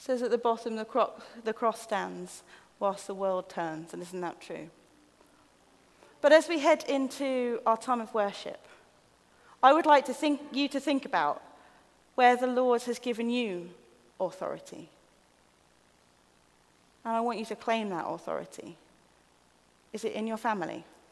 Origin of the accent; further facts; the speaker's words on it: East of England, United Kingdom; I'm from East Anglia. I'm from a road where tarmac was an optional extra by the end of the road.